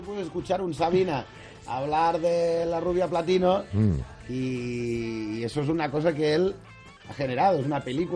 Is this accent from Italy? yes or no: no; Girona, Catalonia, Spain; En mi tierra, claro.